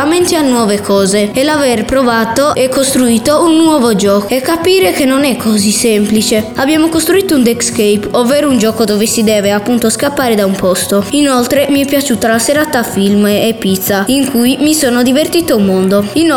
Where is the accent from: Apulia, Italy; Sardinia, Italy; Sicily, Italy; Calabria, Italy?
Sardinia, Italy; Fonni; vengo da Fonni.